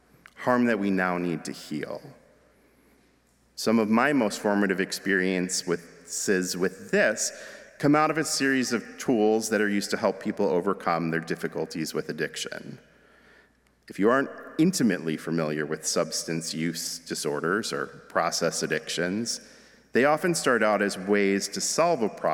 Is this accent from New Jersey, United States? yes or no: yes; New Jersey, United States; Now, I grew up in New Jersey. There aren't oranges growing on trees.